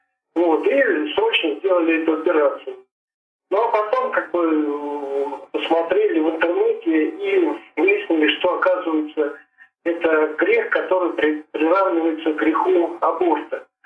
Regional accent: Voronezh, Voronezh Oblast, Russia; я из Воронежа.

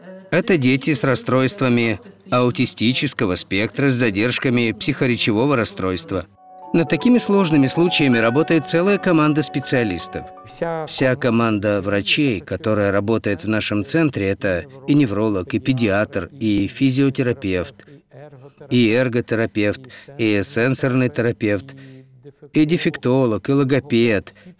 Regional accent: Zhytomyr, Zhytomyr Oblast, Ukraine; Моему мальчику 8 лет, мы из Житомира.

